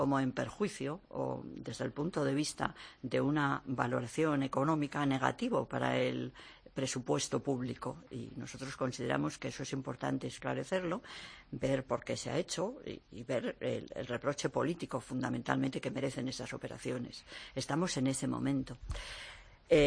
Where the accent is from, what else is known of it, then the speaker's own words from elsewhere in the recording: Community of Madrid, Spain; Yo soy de la de Salavilla, yo he nacido en la de Salavilla